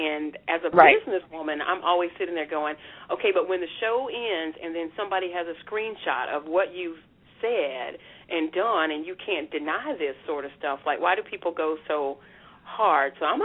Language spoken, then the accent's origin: English; the South, United States; I'm 45 and I've got, you know, small children, but and then I'm from the South.